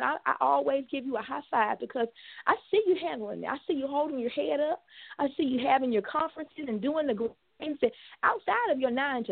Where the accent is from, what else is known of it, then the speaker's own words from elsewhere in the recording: Alabama, United States; I know I'm from Alabama, and we would call a child that's not the oldest or not the youngest, we would call her the knee baby. That's the word we would use in Alabama.